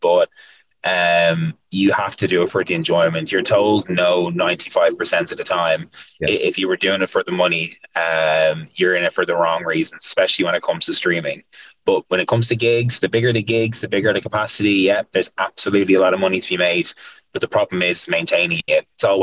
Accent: Ireland; Because us as Irish people, we love to travel.

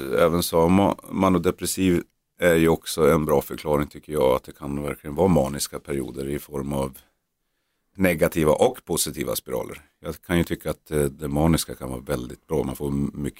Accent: Norrland, Sweden; vi är norrlänningar

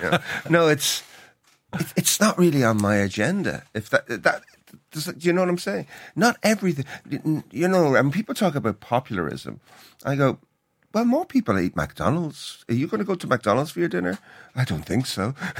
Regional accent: Dublin, Leinster, Ireland; and I'm from Northside Dublin

